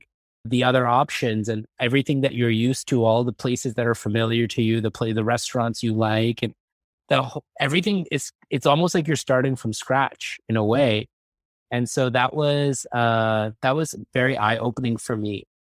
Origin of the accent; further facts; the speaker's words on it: New York City, New York, United States; growing up in New York City, it was like my food pyramid was basically like a big slice of pizza.